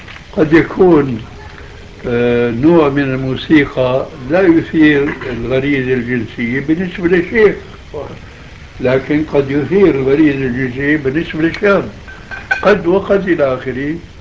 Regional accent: Damascus, Damascus Governorate, Syria; عندنا في دمشق

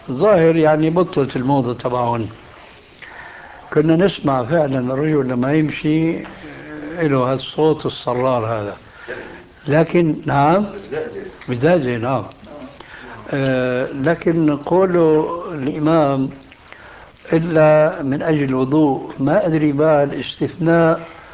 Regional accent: Syria; النعل السرارة موجودة كانت إلى عهد قريب عندنا في سوريا للرجال

